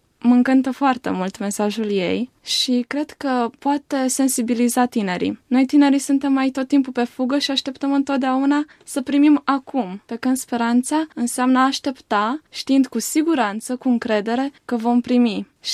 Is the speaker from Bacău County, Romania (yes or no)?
yes; Bacău, Bacău County, Romania; sunt din Bacău, învăț în București, la Facultatea de Teologie Romano-Catolică, din cadrul Universității București, sunt în anul al treilea.